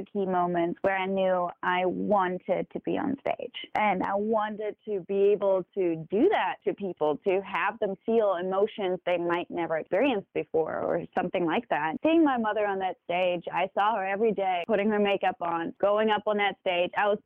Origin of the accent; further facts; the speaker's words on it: Germany; also born or lived in Prague; So I was born in Germany and I lived there most of my life.